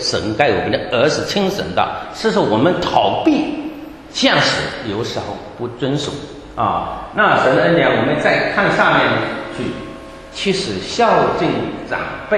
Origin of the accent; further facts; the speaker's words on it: Zhejiang, China; 其实老乡也不是老乡，是我们浙江人，我们大家都说自己老乡嘛